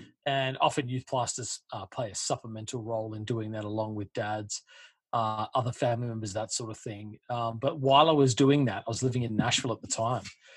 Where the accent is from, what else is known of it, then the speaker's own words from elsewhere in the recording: Australia; moved away as an adult; now in United States; No, I'm originally from Australia, but I actually came to the States to go to school in Georgia.